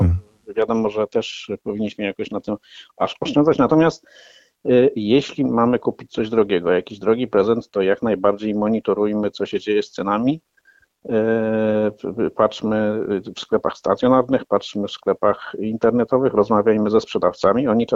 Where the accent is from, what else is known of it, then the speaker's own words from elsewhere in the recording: Poznań, Greater Poland Voivodeship, Poland; moved away as an adult; now in Warsaw, Poland; Ja co prawda pochodzę z Poznania, więc jestem z natury oszczędnym człowiekiem, ale niestety 20 kilka lat mieszkania w Warszawie, gdzie przyjechałem do pracy